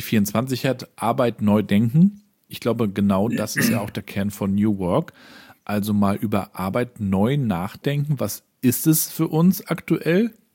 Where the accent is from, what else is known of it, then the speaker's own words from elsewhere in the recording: Mecklenburg-Vorpommern, Germany; Ich freue mich, dass auch Mecklenburg-Vorpommern, mein Heimatland, vertreten sein wird